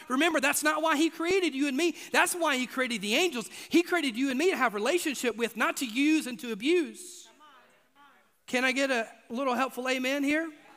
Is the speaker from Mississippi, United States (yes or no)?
yes; Mississippi, United States; I grew up in Mississippi. That's just how we roll, literally, back yonder then.